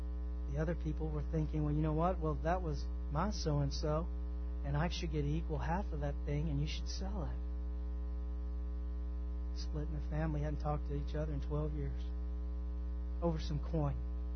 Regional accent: Texas, United States; accent: twang; You know, I've grew up in the South, and you can tell from my twang, man, I'm from East Texas, and man, I love Texas.

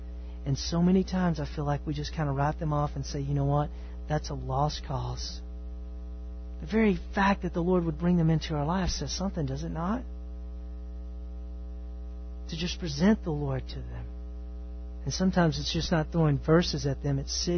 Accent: Texas, United States; I'm from East Texas.

